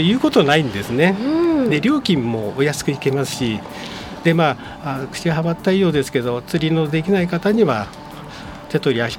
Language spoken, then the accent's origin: Japanese; Tanashi, Tokyo, Japan; 私は田無出身ですので、その第一小学校で出身だもんですから